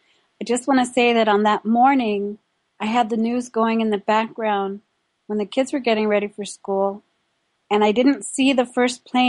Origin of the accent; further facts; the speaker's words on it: New York, United States; When I was growing up on Long Island, my mother worked at JFK Airport for Lufthansa.